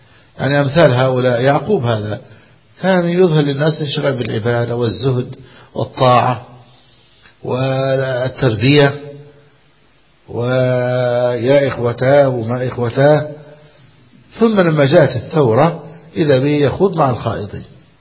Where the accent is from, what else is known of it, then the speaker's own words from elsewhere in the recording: Egypt; الحمد لله الذي عافانا وعافى بلادنا مصر من هذه الفتنة